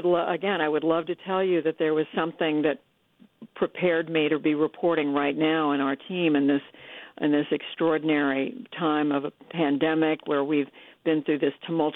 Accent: Tulsa, Oklahoma, United States; born there; also born or lived in Germany / Missouri / New Jersey / Taiwan; I was born in Tulsa, Oklahoma. My father was in the military. We moved around. I went to seven different schools by the time I was in seventh grade. We lived in Germany when I was very young.

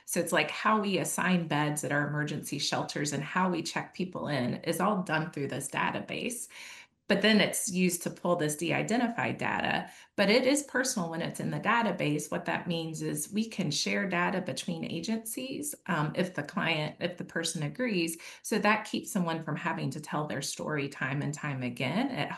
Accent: Kingsport, Tennessee, United States; And I'm from East Tennessee. I'm from a town called Kingsport, Tennessee

